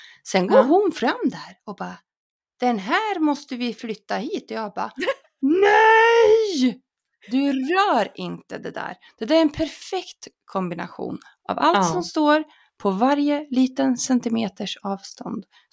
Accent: Fagersta, Västmanland County, Sweden; jag kommer ihåg när jag var liten och bodde i Fagersta

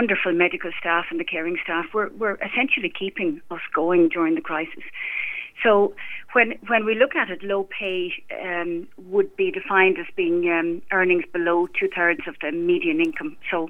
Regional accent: Carrick-on-Shannon, Connacht, Ireland; now in Nenagh, Ireland; I was born and bred in Carrick and Shannon, County Leitrim, now living in Nina, County Tip. I suppose I lived abroad for 10 years, and when I returned to Ireland with my husband

